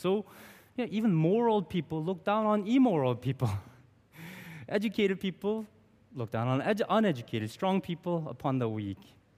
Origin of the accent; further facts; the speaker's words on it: South Korea; now in United States; when I was a young immigrant in the U.S. I grew up in Korea, which is a lot like Hong Kong, in that it's a very Confucianistic world where pastors are very much honored.